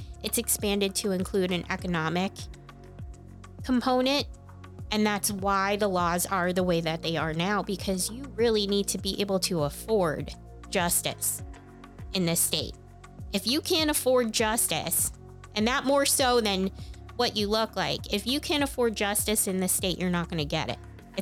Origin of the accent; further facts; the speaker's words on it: Northeast, United States; You don't realize, growing up in the Northeast, that this isn't just in the history books.